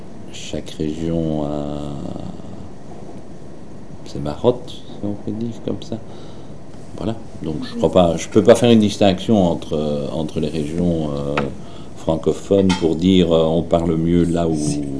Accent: Wallonia, Belgium; accent: Walloon; Moi, j'ai un accent, ça c'est clair. J'ai un accent wallon.

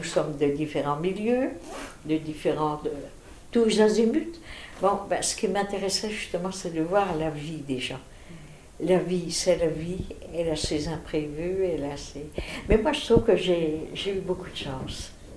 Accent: Belfort, Bourgogne-Franche-Comté, France; Mon père était lyonnais. Mmh. Ma mère était de Belfort. Je suis née à Belfort.

